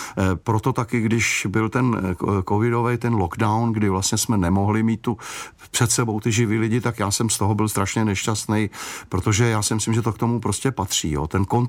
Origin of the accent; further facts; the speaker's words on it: Prague, Czechia; Já jsem se tam přistěhoval, protože jsem kluk z Prahy, že jo. Až do roku 2001 jsem žil v Praze.